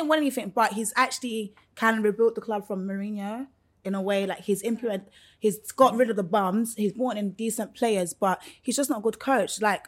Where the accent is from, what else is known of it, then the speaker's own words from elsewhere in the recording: London, United Kingdom; And yeah, I'm from London.